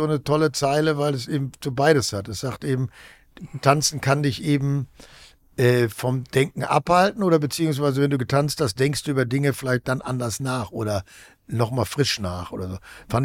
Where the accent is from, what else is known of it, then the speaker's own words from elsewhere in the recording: Bochum, North Rhine-Westphalia, Germany; weil ich in Bochum, wo ich herkomme, gibt es ein ganz gutes Symphonieorchester